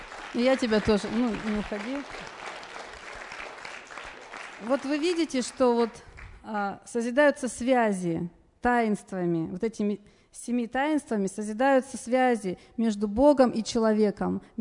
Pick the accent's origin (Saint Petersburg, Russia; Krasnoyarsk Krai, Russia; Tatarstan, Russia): Krasnoyarsk Krai, Russia; Krasnoyarsk; я из Красноярска.